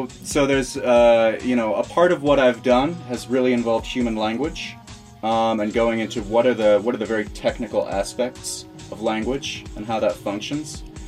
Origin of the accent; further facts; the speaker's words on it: United States; I come from America originally. I studied linguistics in Scotland.